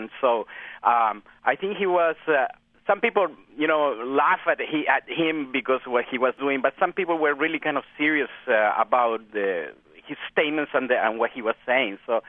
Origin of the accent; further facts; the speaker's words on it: Chile; and I come from Chile.